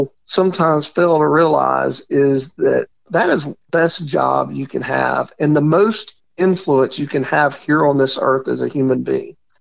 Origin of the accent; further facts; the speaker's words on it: Hueytown, Alabama, United States; where I grew up in Hueytown. I would never want to grow up anywhere else.